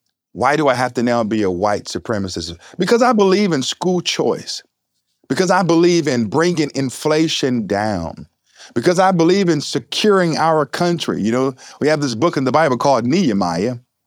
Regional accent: North Carolina, United States; Recently in Wake County, North Carolina, I spoke at our school board meeting here in my hometown.

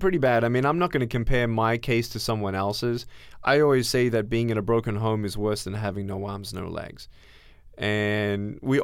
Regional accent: Australia; born there; I was born in Australia 31 years ago with no arms, no legs.

